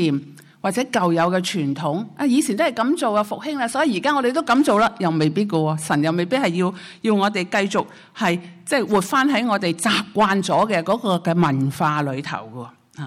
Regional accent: Hong Kong; 即我相信这些都是我们香港人的心灵上的即对话，是吧？

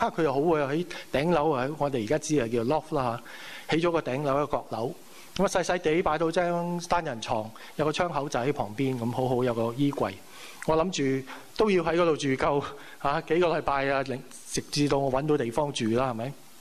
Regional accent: China; 我中國人嚟噶嘛，客氣啲噶嘛

